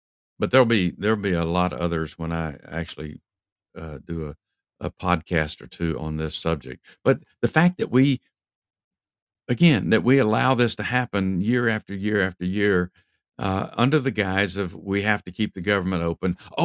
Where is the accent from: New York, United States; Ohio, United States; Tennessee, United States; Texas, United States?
Texas, United States; I'm from Texas originally. I've been in Georgia a long time now, but I still have a lot of feelings for the state of Texas